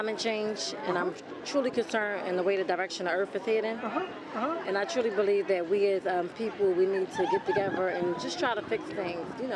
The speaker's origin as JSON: {"language": "English", "town": "Philadelphia", "region": "Pennsylvania", "country": "United States", "said": "Philadelphia."}